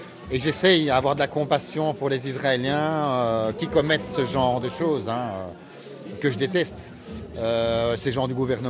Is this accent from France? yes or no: no; Brussels, Belgium